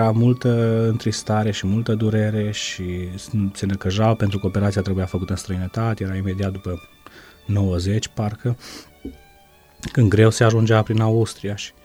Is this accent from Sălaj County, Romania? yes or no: yes; Hida, Sălaj County, Romania; now in Zalău, Romania; M-am născut în localitatea Hida, loc unde am copilărit până în 1998, când am părăsit localitatea pentru școală, iar ulterior pentru serviciu aici la Zalău.